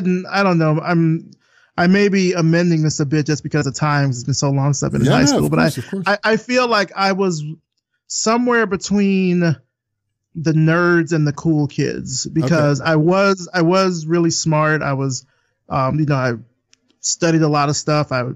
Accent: Selma, Alabama, United States; also born or lived in Atlanta, Georgia; Yeah, this is in Alabama. I grew up in Selma, Alabama. So I started off kind of learning it there. And then I went to college in Atlanta, Georgia at Morehouse College.

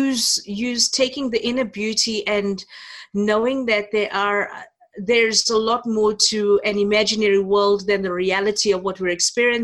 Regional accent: South Africa; I'm of Indian descent, but I'm the fourth generation Indian, never been to India, mm-hmm. born in South Africa, acclimatized through the entire apartheid system and the segregation of communities in this country

